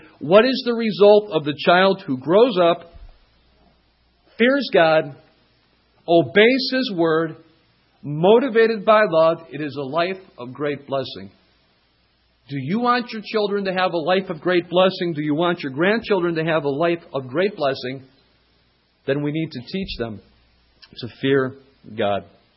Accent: Ohio, United States; I'm from Ohio where we have tornadoes.

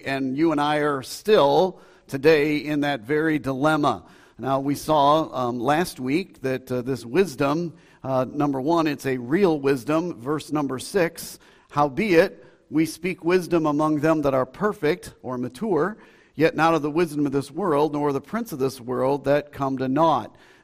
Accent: Illinois, United States; now in Alabama, United States; I'm from originally Illinois. I don't tell people that, really.

